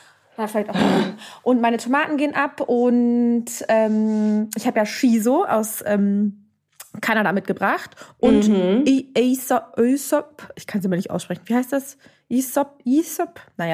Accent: Berlin, Germany; Ich komme aus Berlin.

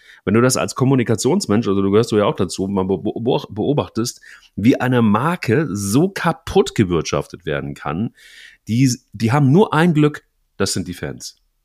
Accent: Cologne, North Rhine-Westphalia, Germany; man kann jetzt irgendwie als Kölner natürlich nicht viel zu Schalke sagen

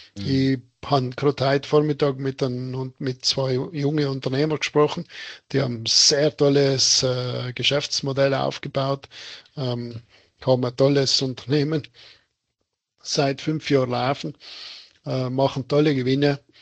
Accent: Tyrol, Austria; wo man auch vielleicht wir als Tiroler ein bisschen ins Hart gehen

